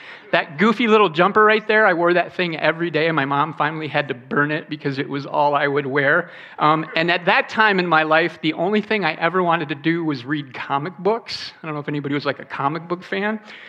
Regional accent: Detroit, Michigan, United States; I grew up in Detroit, Michigan, in not a great neighborhood.

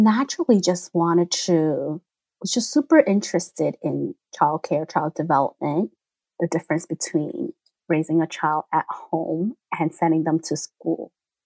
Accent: New York City, New York, United States; I'm a New Yorker, raised in the Lower East Side, New York City.

